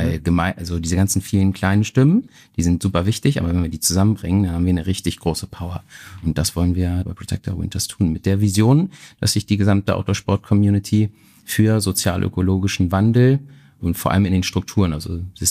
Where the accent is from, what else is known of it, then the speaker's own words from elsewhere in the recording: Northern Germany, Germany; ich komm aus dem Norden oder wohne nach wie vor im Norden.